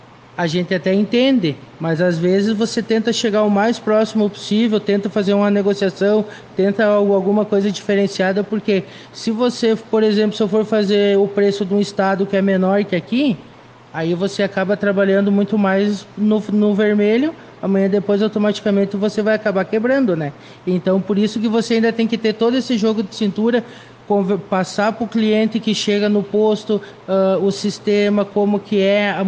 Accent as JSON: {"language": "Portuguese", "town": "Passo Fundo", "region": "Rio Grande do Sul", "country": "Brazil", "tie": "born or raised there", "said": "eu sou natural de Passo Fundo, como tu sabe"}